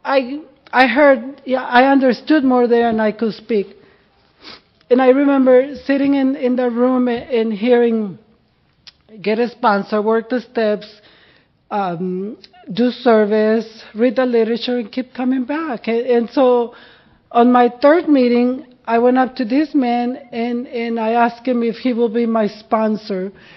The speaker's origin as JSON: {"language": "English", "country": "Mexico", "second_language": "English", "said": "And here I am from Mexico. I can't speak English."}